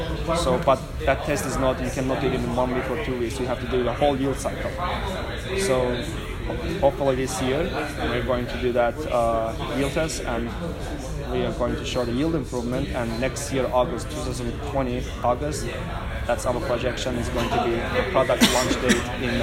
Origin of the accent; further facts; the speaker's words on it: Azerbaijan; English is a second language; I'm from Azerbaijan.